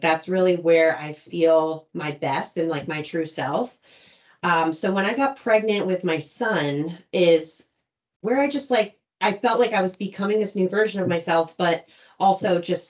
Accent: Galloway, New Jersey, United States; So we grew up in Galloway, went to Epsigami.

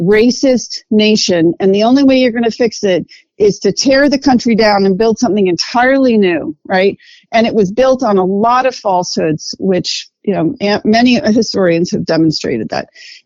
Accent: United States; growing up in the United States of the 60s and 70s

